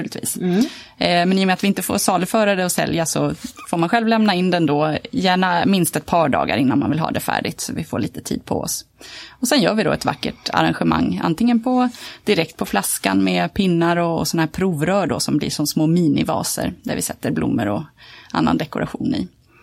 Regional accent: Tyresö, Stockholm County, Sweden; och är faktiskt både född och uppvuxen här i Tyresö, Trollbäcken till och med. Och nu bosatt i Trollbäcken igen efter en liten period på annan ort.

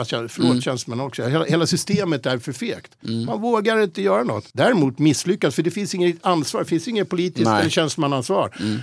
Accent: Tyresö, Stockholm County, Sweden; det lilla som jag kom med från Tyresö

